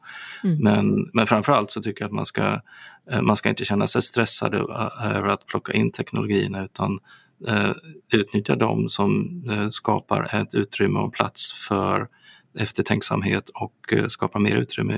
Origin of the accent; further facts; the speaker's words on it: Gothenburg, Västra Götaland County, Sweden; Vi är lite göteborgare i gänget här